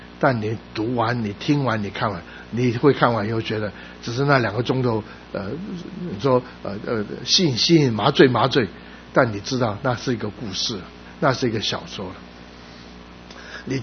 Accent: China; now in United States; 我是中国人，在美国人的当中

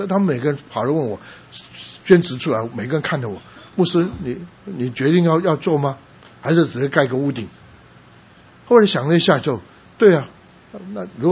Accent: San Francisco, California, United States; 他不知道我是从旧金山来的

